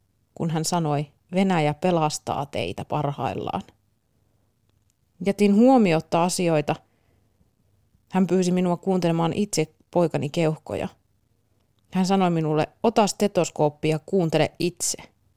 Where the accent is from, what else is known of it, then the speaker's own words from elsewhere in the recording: Ukraine; Finnish is a second language; now in Finland; sodasta, joka on juuri parhaillaan käynnissä kotimaassani Ukrainassa